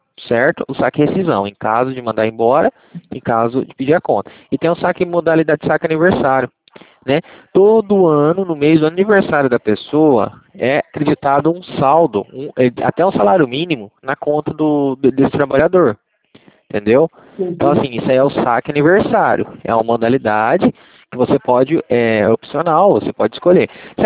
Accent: Cornélio Procópio, Paraná, Brazil; Tá, eu sou de Cornélio Procópio, tá? Paraná, beleza?

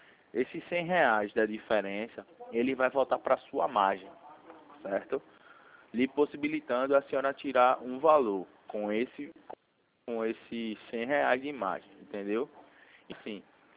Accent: Recife, Pernambuco, Brazil; Eu sou de Recife.

